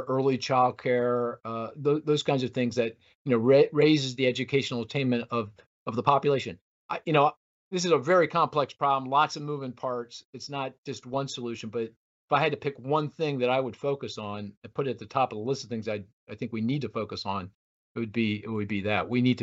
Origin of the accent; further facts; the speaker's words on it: Philadelphia, Pennsylvania, United States; I live in Philadelphia. I grew up in Philadelphia, in the Philadelphia area.